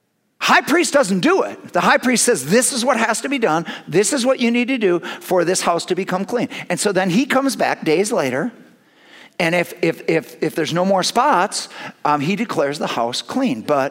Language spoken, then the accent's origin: English; Madison, Wisconsin, United States; I'm from Madison. I went to school in Madison since 1980.